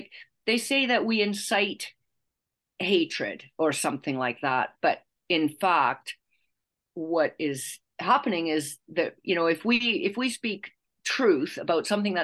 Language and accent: English; Canada; I grew up in Canada and my parents came from Germany.